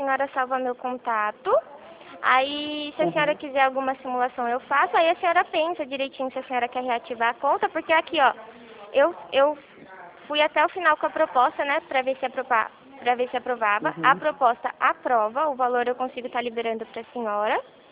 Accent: São Paulo, Brazil; Interior de São Paulo.

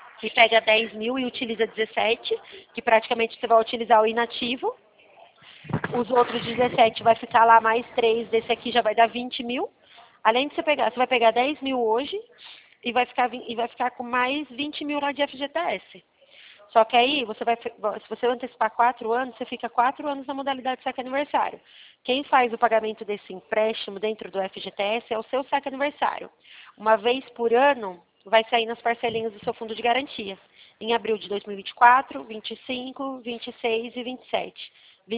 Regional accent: Leme, São Paulo, Brazil; Ah, eu sou de Leme, São Paulo.

